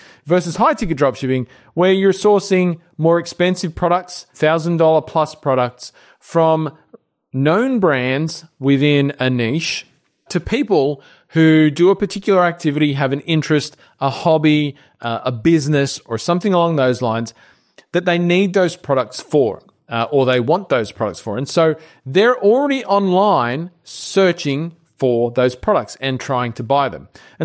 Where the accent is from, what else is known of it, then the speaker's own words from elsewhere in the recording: Australia; You can tell by my accent, however, that I am Australian.